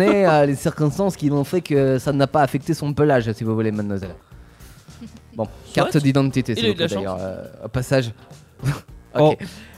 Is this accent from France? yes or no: yes; Provence-Alpes-Côte d'Azur, France; accent: Marseille; Moi, c'est mon petit accent marseillais.